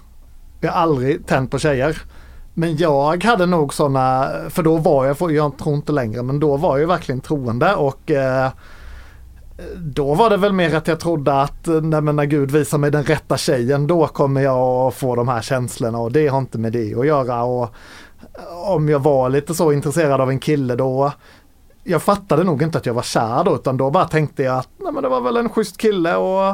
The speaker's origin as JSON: {"language": "Swedish", "region": "Småland", "country": "Sweden", "tie": "born or raised there", "said": "Jag är född och uppväxt i Småland. Stor familj, 5 syskon."}